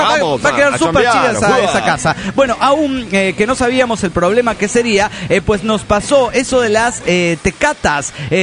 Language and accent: Spanish; Lima, Peru; de Lima, Perú.